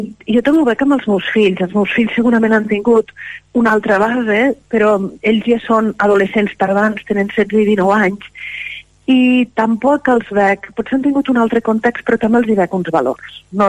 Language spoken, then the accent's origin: Catalan; Llardecans, Catalonia, Spain; Jo soc de Llardecans, jo crec que soc com molta gent de Lleida, que Lleida jo crec que és un terme ampliat amb tots els pobles que estem al voltant, i a part em sento molt de Llardecans.